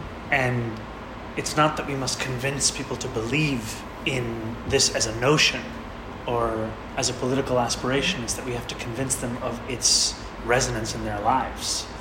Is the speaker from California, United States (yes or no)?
no; New York, United States; And what I have found as a New Yorker is that the thing New Yorkers hate more than a politician they disagree with is one that they can't trust.